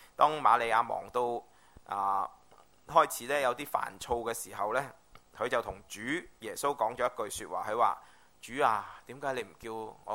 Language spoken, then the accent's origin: Cantonese; Hong Kong; 我哋香港人咧好中意講啦嚇，揾兩餐嚇已經咧係好唔容易噶啦